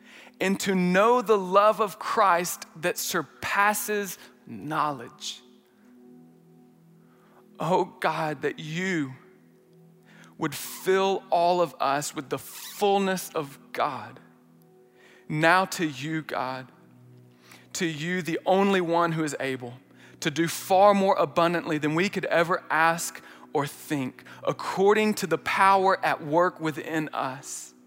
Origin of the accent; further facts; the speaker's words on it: Birmingham, Alabama, United States; if the Apostle Paul was from my hometown, Birmingham, Alabama, he would have used the word y'all.